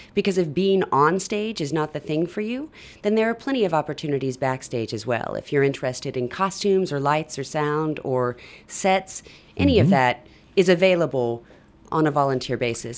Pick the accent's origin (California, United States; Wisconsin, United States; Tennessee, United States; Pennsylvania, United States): Tennessee, United States; Knoxville; now in Baton Rouge, United States; I'm from Knoxville, Tennessee, actually.